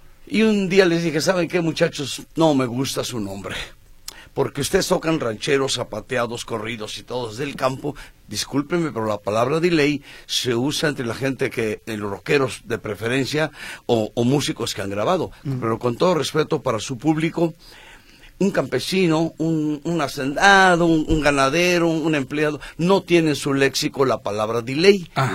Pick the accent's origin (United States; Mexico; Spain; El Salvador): Mexico; Mérida, Yucatán; born there; Entonces, mare, yo nací en Mérida, Yucatán, abril 12 de 1945.